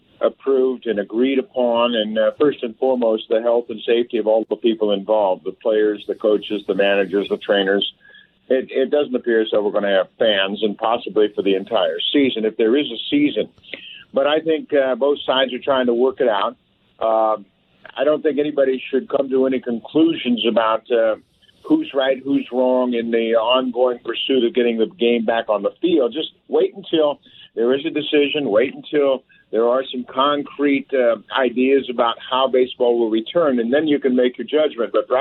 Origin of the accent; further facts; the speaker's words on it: California, United States; I grew up in Northern California. My mom is a Native American Indian.